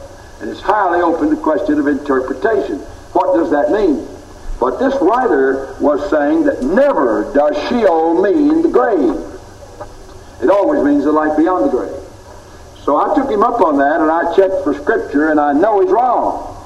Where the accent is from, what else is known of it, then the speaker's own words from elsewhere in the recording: Tennessee, United States; But I went cruising with a police car back in my hometown in Tennessee a few years ago